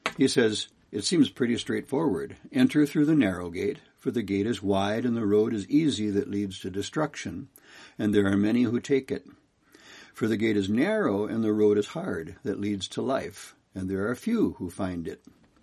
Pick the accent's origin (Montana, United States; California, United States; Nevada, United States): Montana, United States; Kalispell; I'm from Kalispell, Montana.